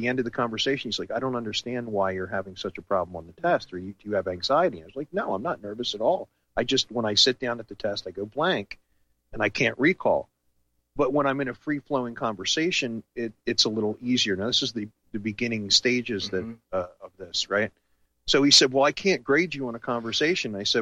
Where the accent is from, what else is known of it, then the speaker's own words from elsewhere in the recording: New Jersey, United States; I grew up in New Jersey, traveling back and forth between New Jersey and Vermont when I was a child, and Connecticut was, you know, not far.